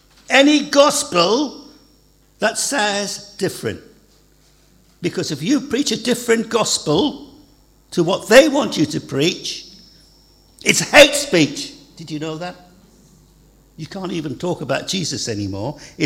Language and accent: English; Ireland; I'm Irish.